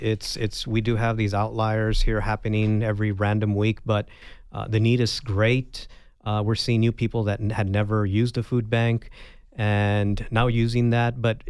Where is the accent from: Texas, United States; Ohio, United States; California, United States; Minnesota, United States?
Texas, United States; moved away as an adult; now in Arizona, United States; I'm originally from Texas. I moved. My family and I, we moved here in the early 2000s. I was stationed at Davis-Monthan Air Force Base, served in the Air Force, and we decided to stay in Arizona.